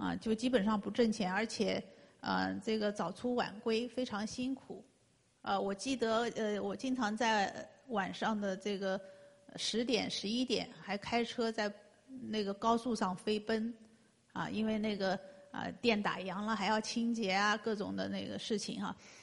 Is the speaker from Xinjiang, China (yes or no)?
no; Nanjing, Jiangsu, China; moved away as an adult; now in Vancouver, Canada; 。我在1997年呢，是从南京的东南大学本科毕业以后，就留在南京工作。